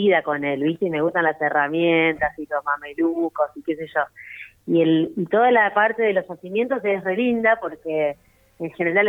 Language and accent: Spanish; Neuquén, Argentina; yo nací en Neuquén y me crié en Neuquén